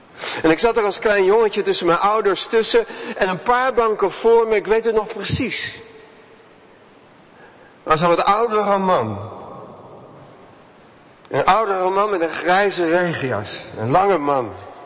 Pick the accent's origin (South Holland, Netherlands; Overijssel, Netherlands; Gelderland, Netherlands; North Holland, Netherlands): South Holland, Netherlands; Delft; Ik kom uit Delft.